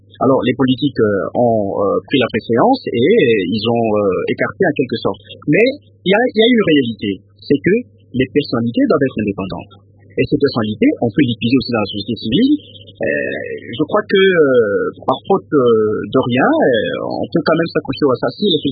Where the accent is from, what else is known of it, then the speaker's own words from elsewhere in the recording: DR Congo; simplement parce que nous sommes Congolais